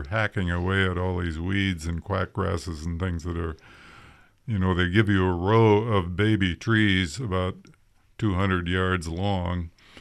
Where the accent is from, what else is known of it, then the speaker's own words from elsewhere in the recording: Lake City, Minnesota, United States; starting with my hometown, Lake City, Minnesota, which is right on Lake Pepin, the widest spot in the whole Mississippi River